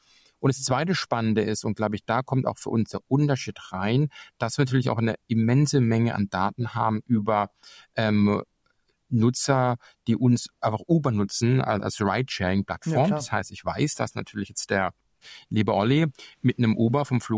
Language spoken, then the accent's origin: German; United States; Ich glaube auch, dass wir als Amerikaner, wenn ich mich über mich selber spreche, als in USA Lebenden